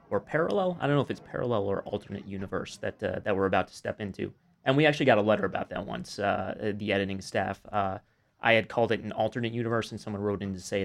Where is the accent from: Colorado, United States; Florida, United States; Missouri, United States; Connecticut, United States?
Connecticut, United States; I mean, I grew up 20 minutes outside of Hartford